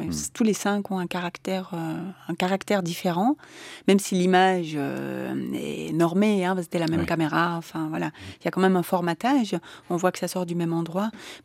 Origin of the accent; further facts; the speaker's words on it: Mexico; moved away as an adult; J'ai quitté le Mexique pour faire mon école de cinéma. Et ensuite, j'y suis retournée en voyage pour le plaisir. Mais je n'ai jamais filmé ce pays.